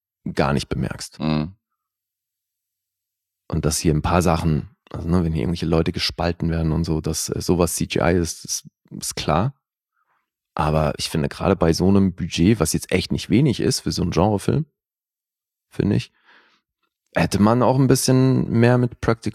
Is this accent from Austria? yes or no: no; Switzerland; als Schweizer feiere ich das natürlich